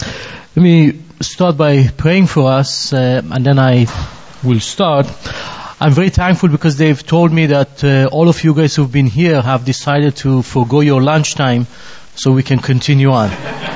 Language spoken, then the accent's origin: English; Iran; English is a second language; moved away; also born or lived in Israel / San Diego, United States; So I was born in Israel, but from age of three I grew up in Iran in a much better times